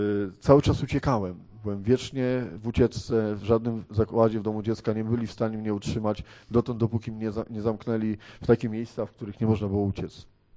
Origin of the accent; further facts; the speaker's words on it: Warsaw, Masovian Voivodeship, Poland; jestem z Warszawy. W Radzyniu jest trochę mojego serca. Jest takich parę miejsc tutaj na Lubelszczyźnie.